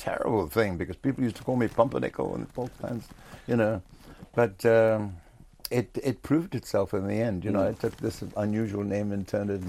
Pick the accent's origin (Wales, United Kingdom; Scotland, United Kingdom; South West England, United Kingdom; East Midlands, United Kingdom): East Midlands, United Kingdom; Leicester; This person from Leicester, yeah, I come from Leicester, from nowhere, you know